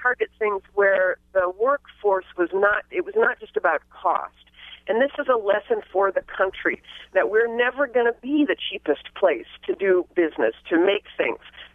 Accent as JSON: {"language": "English", "region": "California", "country": "United States", "tie": "born or raised there", "also_born_or_lived": "Canada", "lives_now": "Michigan, United States", "said": "But I'm not from Michigan originally. I was born in Canada and was raised in California, and so I met my husband at law school, and I married Michigan, married the Midwest, and love it dearly."}